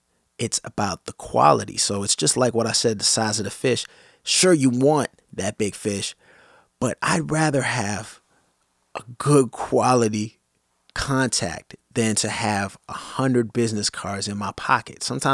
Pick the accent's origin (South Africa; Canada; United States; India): Canada; But I will often wear a Toronto Blue Jays hat, or something that is Toronto, or something that is Canadian, because right away that's going to signal to somebody that I'm Canadian.